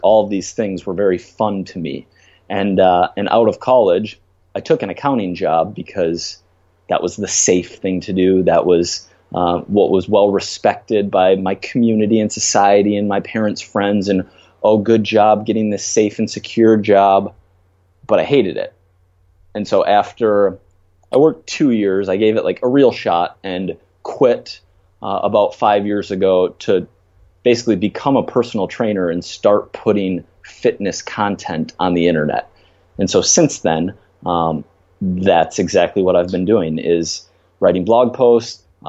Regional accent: Minnesota, United States; now in New York City, United States; I live in New York City. I grew up in Minnesota and fell in love with fitness specifically when I was in eighth grade

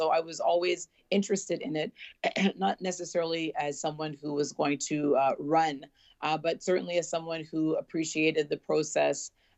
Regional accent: Toronto, Ontario, Canada; I'm a first generation Canadian, and I was surrounded growing up in Toronto with all these other extraordinary first generation Canadians from all these diverse backgrounds

